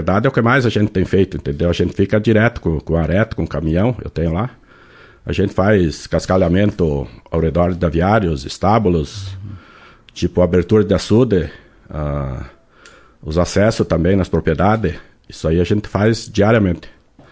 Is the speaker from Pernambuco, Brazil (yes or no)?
no; Maranhão, Brazil; Sou maranhense